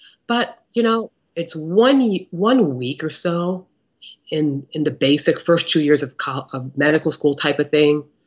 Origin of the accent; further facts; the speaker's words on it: Akron, Ohio, United States; I'm from Akron, Ohio, small town America.